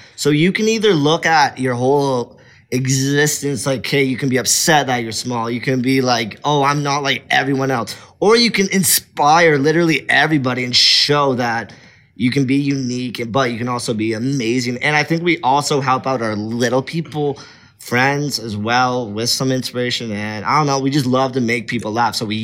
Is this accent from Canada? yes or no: yes; Canada; now in United States; I'm going to fly out at 6 a.m. over to the USA because I'm Canadian.